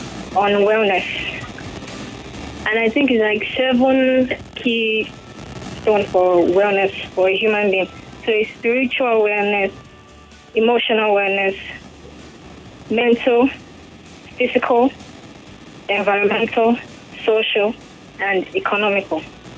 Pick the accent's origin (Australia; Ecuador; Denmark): Ecuador; from Ecuador.